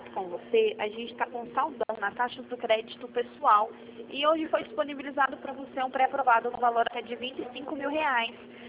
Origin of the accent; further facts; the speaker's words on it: Franca, São Paulo, Brazil; Oi, eu sou de Franca.